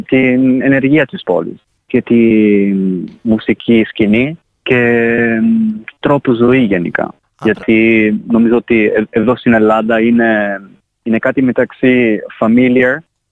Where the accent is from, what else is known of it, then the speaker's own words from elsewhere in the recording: Rome, Lazio, Italy; Greek is a second language; Έφυγα από τη Ρώμη, αλλά παρόλα αυτά είναι η πόλη μου, είναι η βάση μου.